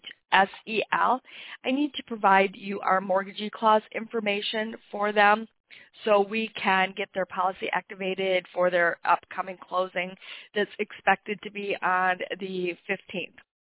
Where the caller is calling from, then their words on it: Huntington Bay, New York, United States; I am calling from Huntington Bay.